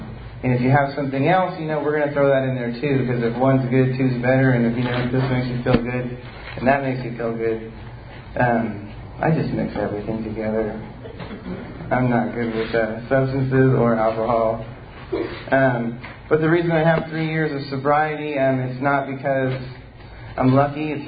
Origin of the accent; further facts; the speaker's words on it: Visalia, California, United States; I grew up here in Visalia, you know, and I don't have anything from my childhood I could blame for my drinking and using.